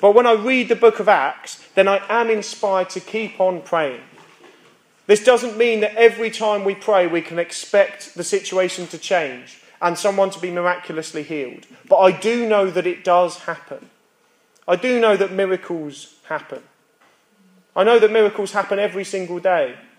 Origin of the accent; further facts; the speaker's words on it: United Kingdom; We don't like this as British people, that the Holy Spirit changes our emotions.